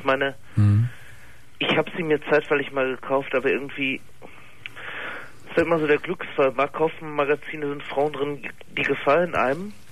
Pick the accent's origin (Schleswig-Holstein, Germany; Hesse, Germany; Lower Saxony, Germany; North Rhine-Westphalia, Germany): North Rhine-Westphalia, Germany; Münster; born there; Gebürtiger Münsteraner